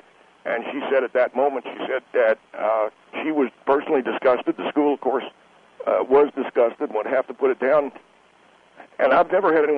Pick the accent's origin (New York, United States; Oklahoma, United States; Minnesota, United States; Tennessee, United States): Tennessee, United States; because I was raised in Tennessee